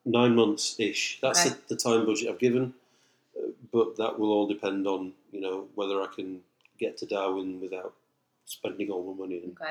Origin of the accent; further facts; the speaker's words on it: Dewsbury, Yorkshire and the Humber, United Kingdom; moved away as an adult; now in Queenstown, New Zealand; In Huddersfield, which isn't my hometown, but it's the nearest town of any distinction.